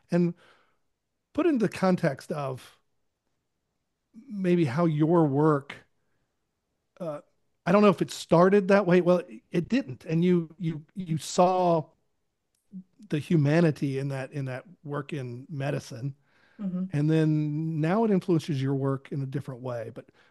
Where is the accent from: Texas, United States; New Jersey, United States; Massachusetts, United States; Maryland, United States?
Maryland, United States; Well, I'm from Maryland, so I really like Notre Dame's lacrosse program.